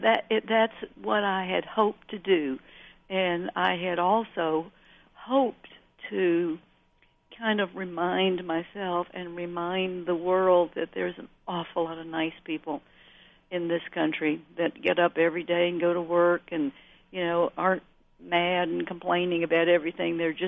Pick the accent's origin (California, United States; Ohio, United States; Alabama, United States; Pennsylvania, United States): Alabama, United States; when I was a child growing up in Alabama